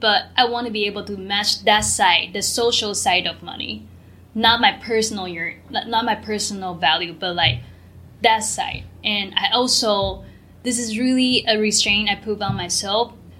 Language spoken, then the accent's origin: English; Taiwan; English is a second language; I am from Taiwan, which structure, like on the global economy structure, our salary pay scale is way less than America.